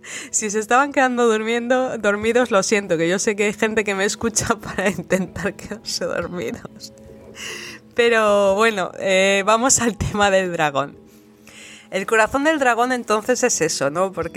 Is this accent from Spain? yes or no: yes; Basque Country, Spain; Bueno, pues yo soy del País Vasco, nací en Euskadi.